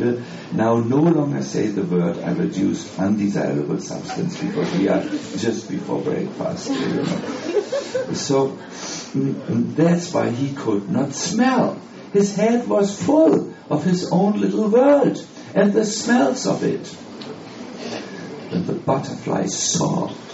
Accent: Germany; Now, because I am from Germany, you have to forgive me for my choice of examples

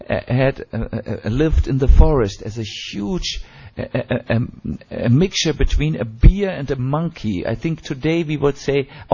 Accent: Croatia; because we are from Croatia

